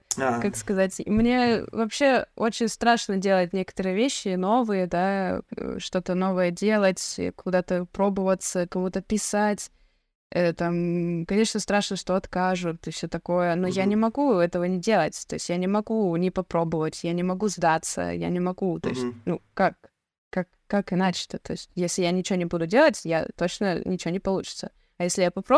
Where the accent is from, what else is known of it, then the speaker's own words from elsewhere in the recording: Siberia, Russia; Ну да, если честно, я сибиряк, поэтому мне теплые места не очень закатывают